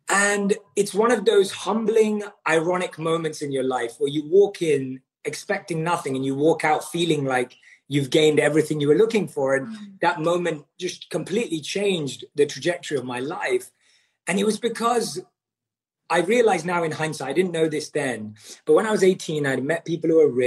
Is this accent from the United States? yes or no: no; London, United Kingdom; But yeah, so I was born and raised in London.